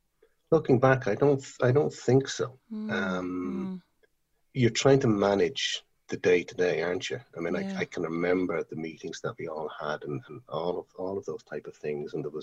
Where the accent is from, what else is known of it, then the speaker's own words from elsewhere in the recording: Dún Laoghaire, Leinster, Ireland; I'm from Dunleary, neck of the woods. Live in Cabinteely, working in Greystones at the minute.